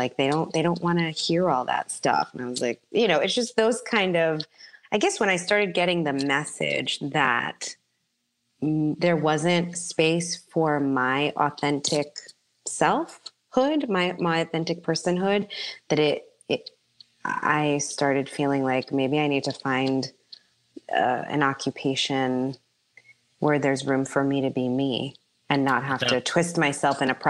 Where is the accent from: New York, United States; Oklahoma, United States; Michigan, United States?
New York, United States; Bronx; you know, I'm from the Bronx.